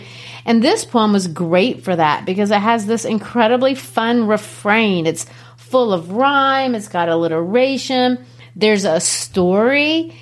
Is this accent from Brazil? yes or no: yes; Brazil; Growing up in Brazil, of course, we didn't have Halloween.